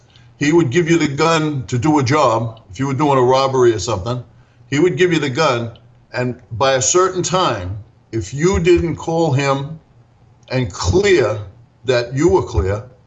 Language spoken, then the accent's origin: English; Brooklyn, New York, United States; And I had known from growing up in Brooklyn, New York, that drugs were very prevalent.